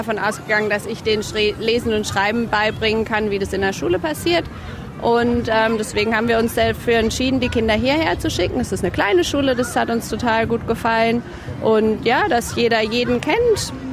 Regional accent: Germany; Also ich komme aus Deutschland und mein Mann ist Australier. Und ich spreche zu Hause mit den Kindern Deutsch

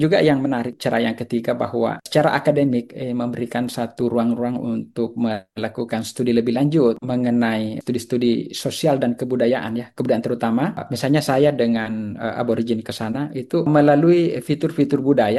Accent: Makassar, South Sulawesi, Indonesia; Saya secara pribadi sebagai orang Makassar datang ke sana

